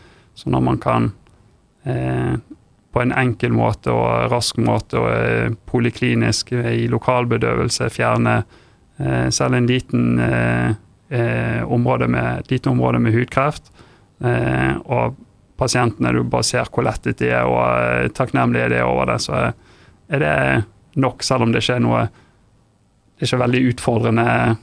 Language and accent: Norwegian; Bergen, Vestland, Norway; also born or lived in Tromsø; Jeg er oppvokst i Bergen